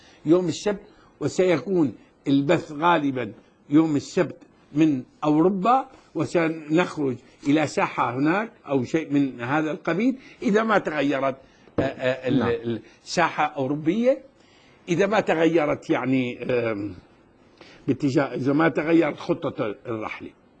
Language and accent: Arabic; Syria; هذا أمر معروف عندنا بالشام، ما في عنصريات.